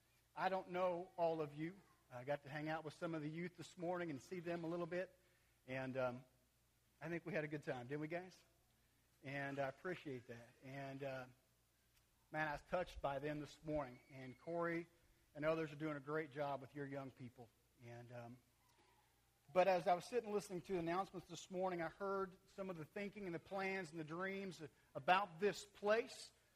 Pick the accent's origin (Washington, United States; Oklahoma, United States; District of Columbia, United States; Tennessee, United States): Oklahoma, United States; You know, I grew up in Oklahoma, just across the border up there near Oklahoma City